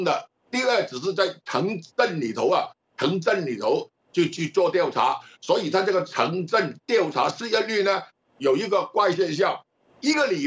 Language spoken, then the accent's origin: Chinese; Hong Kong; 首先更正一下，我是香港的